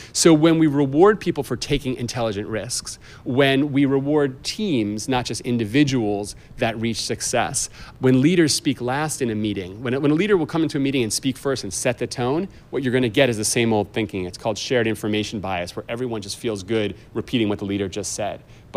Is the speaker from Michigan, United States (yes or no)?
no; California, United States; I spoke to Steve Kerr, who's the coach of the Golden State Warriors in my hometown, his beloved.